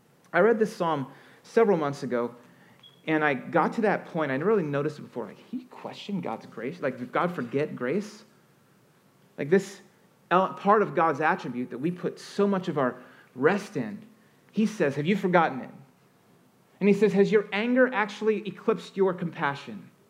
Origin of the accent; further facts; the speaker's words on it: Virginia, United States; born there; When I was a kid, I was born in Virginia, and we had these caverns we'd go to.